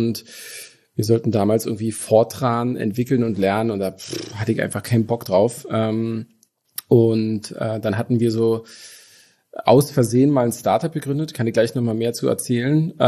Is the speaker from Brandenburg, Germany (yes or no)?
yes; Brandenburg an der Havel, Brandenburg, Germany; born there; Aber tatsächlich bin ich nicht Ur-Berliner, sondern geboren in Brandenburg an der Havel.